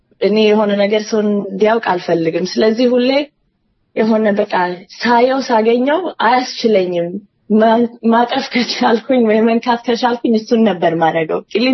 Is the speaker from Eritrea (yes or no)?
no; Sweden; መጀመሪያ እኔ ያው ስዊድን ተወልጄ ነው ያደኩትና ኢትዮጵያ በአባቴ ብዝና እዛ ያሉኝ ቤተሰብ ምክንያት ነው ብዙ የሚሄደውና በደስታ ብቻ ነው ማውቀው።